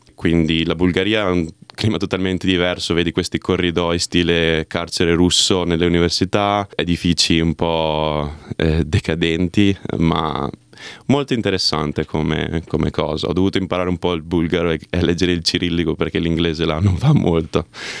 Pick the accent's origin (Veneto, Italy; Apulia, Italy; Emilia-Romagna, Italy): Veneto, Italy; Cerea; now in Australia; Io ho 28 anni, vengo da Cerea, un paese in provincia di Verona, nella bassa veronese, quella che chiamiamo noi, quindi Veneto.